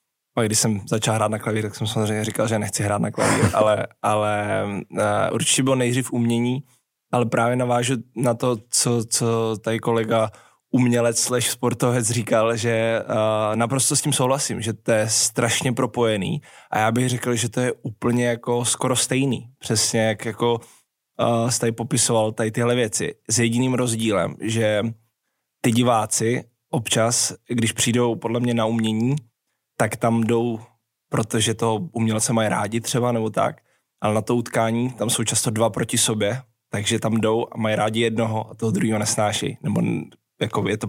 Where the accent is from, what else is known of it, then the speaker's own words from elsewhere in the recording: Brno, South Moravian Region, Czechia; já jsem z Brna a tam ta agrese jako velmi silná vůči ostatním týmům